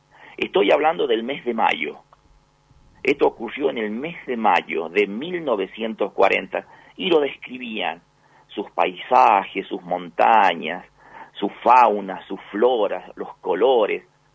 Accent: Vinchina, La Rioja, Argentina; 70 kilómetros de Vinchina, mi pueblo, en el oeste riojano.

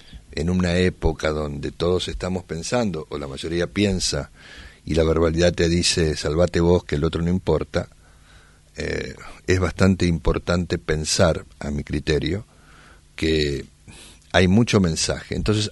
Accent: Rosario, Santa Fe, Argentina; Rosario, mi ciudad. Soy hombre de Rosario, lo llevo adentro y lo expreso cada vez que puedo.

